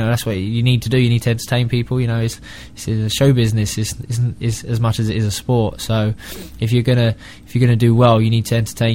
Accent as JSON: {"language": "English", "region": "London", "country": "United Kingdom", "tie": "born or raised there", "said": "I'm a local boy, and you know, I grew up in Hammersmith and Fulham."}